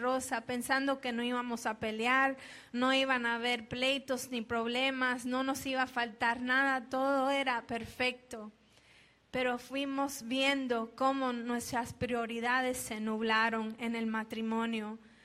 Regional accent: Colombia; Quiero contarles de dónde soy, colombiana. Y bueno, yo nací en una iglesia. Literalmente nací en la iglesia porque mi mamá dio a luz en la iglesia mientras mi papá predicaba.

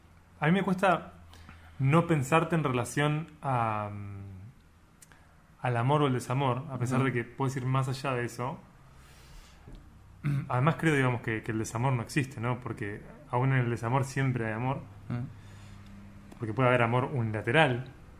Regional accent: Uruguay; Primero soy uruguayo.

